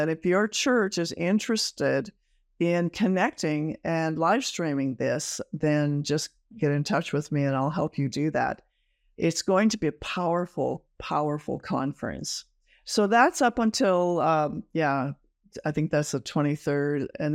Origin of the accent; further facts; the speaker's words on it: Ontario, Canada; Of course, I'm from Ontario.